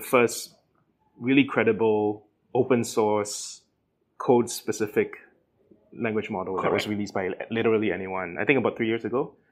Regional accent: Singapore; accent: Singaporean; This is the first time I'm podcasting with my Singaporean accent.

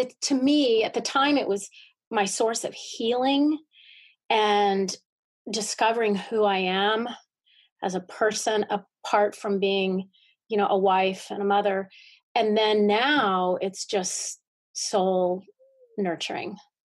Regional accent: Havre, Montana, United States; Right, but in the center of the state, below the Canadian border, in the plains, Farmville.

